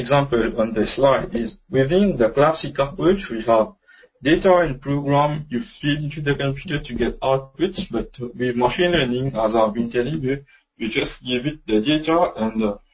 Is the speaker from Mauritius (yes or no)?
yes; Mauritius; And I'm from Mauritius, in case you don't know it, small island in the Indian Ocean region.